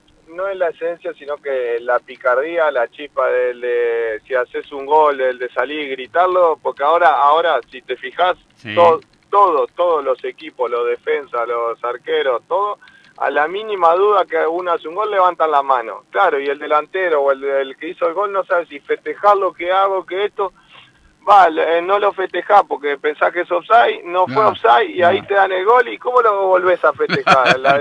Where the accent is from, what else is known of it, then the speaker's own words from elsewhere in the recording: Uruguay; creo que es una linda oportunidad como uruguayo